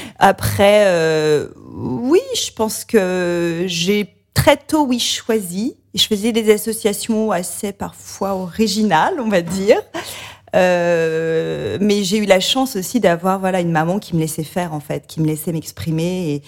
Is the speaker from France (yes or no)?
yes; Auvergne-Rhône-Alpes, France; J'ai grandi dans le Beaujolais, à la campagne près de Lyon.